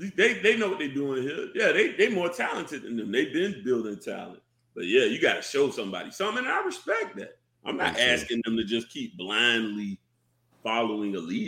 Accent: Savannah, Georgia, United States; I'm from Savannah. Man, Bulldogs run rampant here. You know, and we 4 hours away from Athens, right?

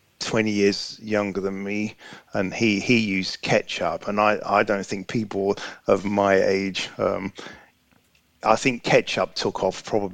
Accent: London, United Kingdom; when I was a child growing up in London

